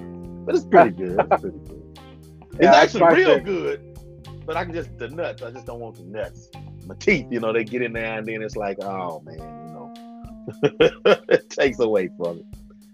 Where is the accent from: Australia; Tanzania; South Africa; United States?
United States; Texas; Now, I'm from Texas. I can't speak, you know, for anywhere else